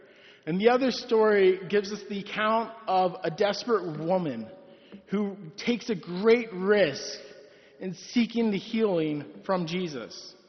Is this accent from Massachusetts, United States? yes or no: no; Virginia, United States; I was born and raised here in Northern Virginia. I grew up going to St. Joe's in Herndon as a child.